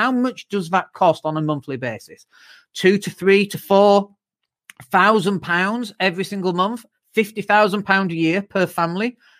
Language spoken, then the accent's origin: English; Leeds, Yorkshire and the Humber, United Kingdom; especially because I come from Leeds